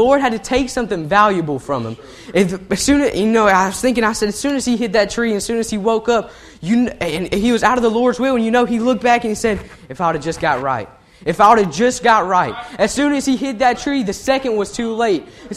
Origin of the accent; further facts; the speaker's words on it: Columbia, South Carolina, United States; Growing up in South Carolina, or Columbia, South Carolina, a situation came up and I had to go to a public school for about 3 years.